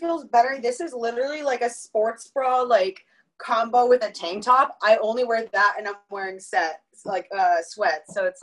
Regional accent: California, United States; I think genuinely growing up in California, I'm really, really thankful that this is where my parents just chose to have a life.

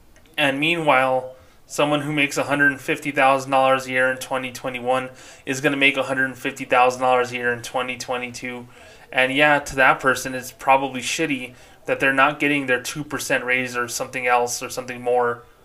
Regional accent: Socorro, New Mexico, United States; Anytime I used to see someone in a suit or a tie, as a little kid growing up in Socorro, New Mexico, I immediately thought that person was a millionaire.

